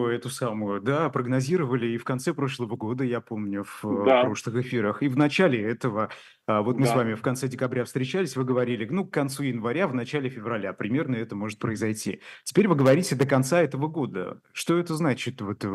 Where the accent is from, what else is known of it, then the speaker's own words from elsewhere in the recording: Bashkortostan, Russia; я просто напомню, я сам из Башкортостана